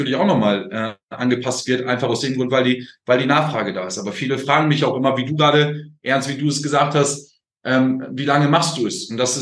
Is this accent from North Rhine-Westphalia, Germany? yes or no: no; Oldenburg, Lower Saxony, Germany; Weil ich komme aus Oldenburg, ja, und Oldenburg ist ja an der Nordseeküste.